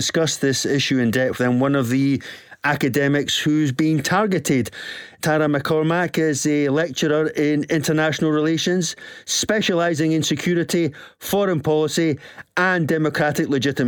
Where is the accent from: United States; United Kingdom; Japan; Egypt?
United Kingdom; Speaking as a British citizen, I refuse to accept for a second that my association with Russian media is any less legitimate than my association with the BBC or the Guardian newspaper